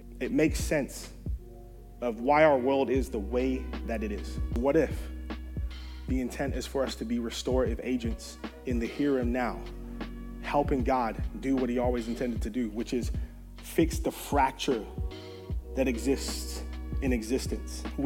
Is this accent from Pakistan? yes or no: no; Birmingham, West Midlands, United Kingdom; now in United States; I'm 6'3". I'm originally from Birmingham, England. That's where I was born and raised.